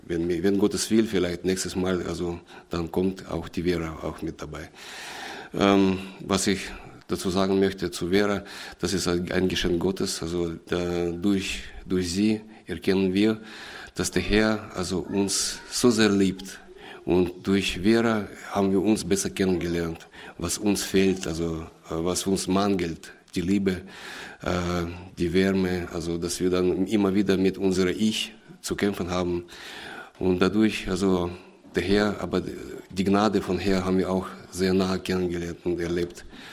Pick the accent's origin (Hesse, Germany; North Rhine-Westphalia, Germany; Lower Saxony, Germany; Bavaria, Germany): Bavaria, Germany; Maxhütte-Haidhof; Also wir kommen aus Gemeinde Maxhütte, Heidhof, das ist in Bayern. Also das ist Südostbayern, in der Nähe von der tschechischen Grenze. Also wir sind eine kleine Gemeinde, circa etwas über 30 Gemeindeglieder.